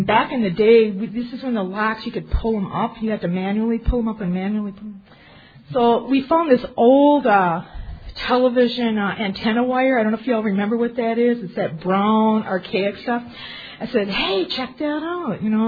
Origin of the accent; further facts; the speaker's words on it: Lac du Flambeau, Wisconsin, United States; Oh, that's where I'm originally from Lac du Flambeau, right? In Wisconsin